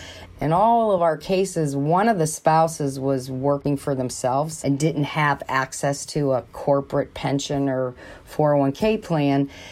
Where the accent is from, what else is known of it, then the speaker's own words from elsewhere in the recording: Youngstown, Ohio, United States; now in Boston, United States; I live outside of Boston, and I am a sales director for EIS. I grew up in Youngstown, Ohio. I was one of five children